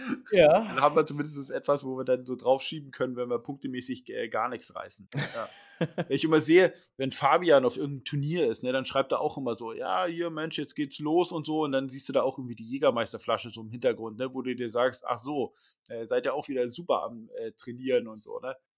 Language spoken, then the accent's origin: German; Northern Germany, Germany; Ja, aber was willst du als Norddeutscher machen?